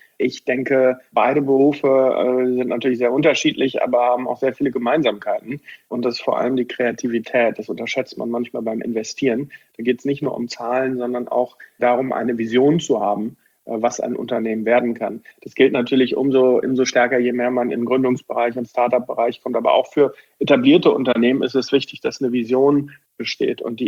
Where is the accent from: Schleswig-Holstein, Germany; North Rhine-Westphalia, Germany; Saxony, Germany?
North Rhine-Westphalia, Germany; Bochum; ich bin gebürtiger Bochumer, bin im Augusta Krankenhaus in Bochum geboren